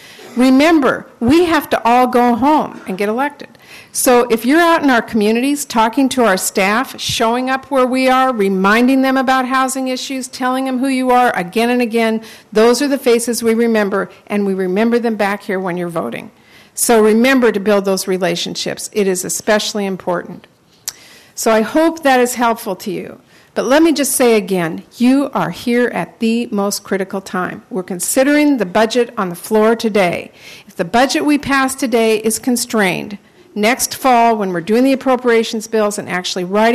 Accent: Washington, United States; In my home state, King County, one of our largest, our largest county

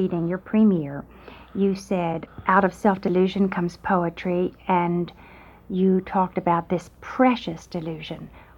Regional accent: West Virginia, United States; I'm from West Virginia, so I'm grateful.

